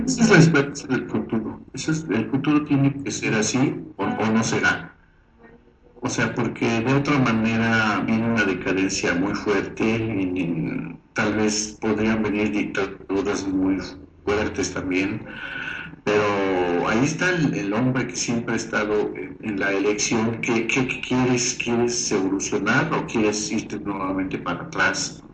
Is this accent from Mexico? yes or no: yes; Mexico; para que nos sintamos más orgullosos como mexicanos